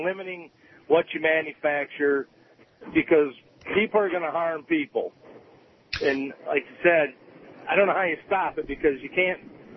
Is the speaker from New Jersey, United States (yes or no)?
no; Clio, Michigan, United States; I'm from Clio.